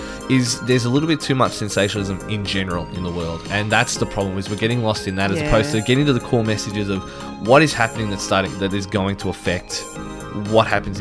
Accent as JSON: {"language": "English", "town": "Dandenong", "region": "Victoria", "country": "Australia", "said": "you know, I'm from Dandenong and I get on trains, doesn't mean I'm going to yell at you."}